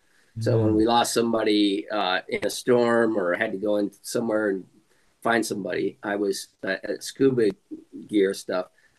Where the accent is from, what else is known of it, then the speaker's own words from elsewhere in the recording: Newport Beach, California, United States; Well, I was raised down in Newport Beach, went to University of Southern California.